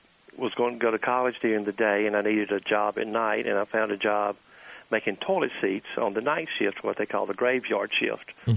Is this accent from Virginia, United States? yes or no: no; Houston, Mississippi, United States; I grew up in a small town called Houston, Mississippi.